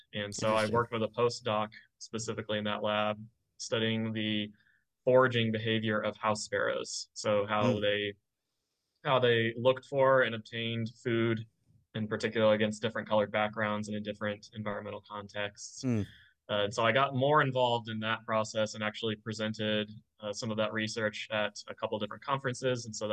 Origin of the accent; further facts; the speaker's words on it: Carmel, Indiana, United States; also born or lived in Georgia; now in St. Louis, United States; I am originally from Carmel, Indiana, which is in the Indianapolis area of Indiana, and lived there most of my life, and then also lived in South Georgia for several years. And now I currently live in St. Louis